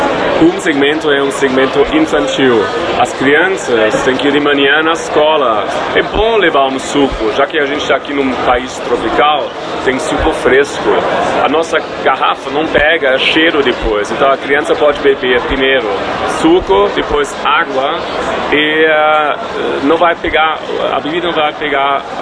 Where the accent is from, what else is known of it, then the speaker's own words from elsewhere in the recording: Germany; Portuguese is a second language; now in Brazil; Sim, eu sou alemão, moro aqui há 12 anos e adoro o Brasil.